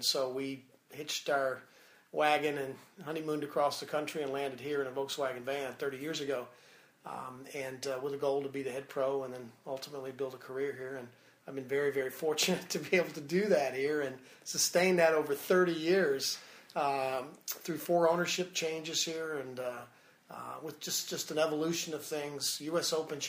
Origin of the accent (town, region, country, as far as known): Memphis, Tennessee, United States; born or raised there